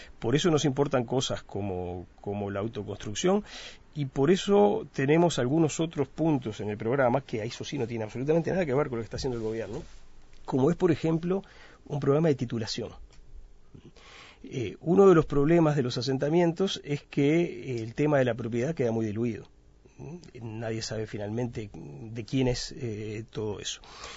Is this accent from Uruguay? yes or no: yes; Uruguay; somos todos uruguayos